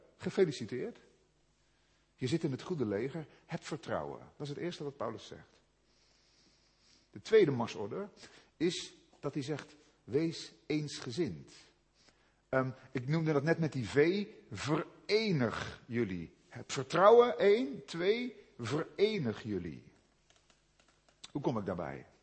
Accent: Zeeland, Netherlands; Ik kwam uit de Zeeuwse klei, ik had nog nooit zo'n stad als Den Haag gezien.

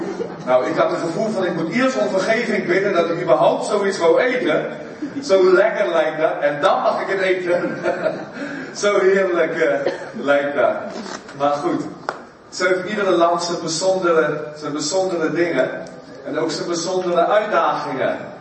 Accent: South Africa; ik ben geboren in Zuid-Afrika van Nederlandse ouders. Mijn ouders zijn geëmigreerd in de 50er jaren naar Zuid-Afrika uit Nederland. Maar mijn vader en moeder hebben elkaar daar ontmoet. En al getrouwd en alle kinderen zijn daar geboren.

